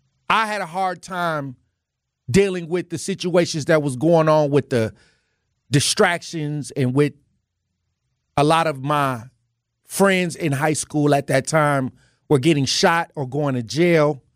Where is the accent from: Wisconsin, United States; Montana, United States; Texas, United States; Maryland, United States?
Wisconsin, United States; And I'm an alumni of MPS. I'm from North Division High School in the 53206.